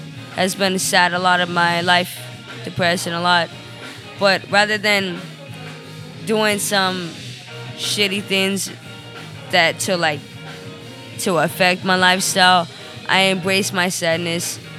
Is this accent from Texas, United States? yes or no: no; Los Angeles, California, United States; I grew up in the San Fernando Valley. So literally, like, we're on completely different sides of Los Angeles.